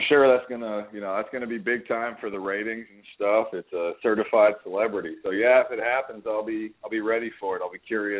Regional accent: California, United States; I'm from Northern California.

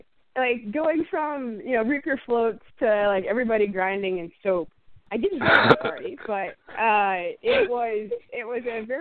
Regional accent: California, United States; So I'm originally from California. I definitely grew up in a very Christian family setting

